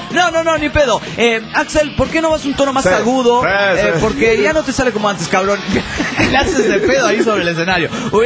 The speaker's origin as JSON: {"language": "Spanish", "country": "Uruguay", "said": "Los uruguayos también tomamos mate."}